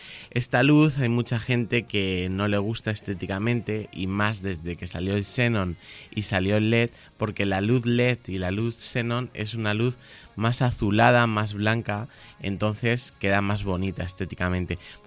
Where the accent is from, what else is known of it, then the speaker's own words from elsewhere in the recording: Alicante, Valencian Community, Spain; Como buen alicantino, comienzan las hogueras.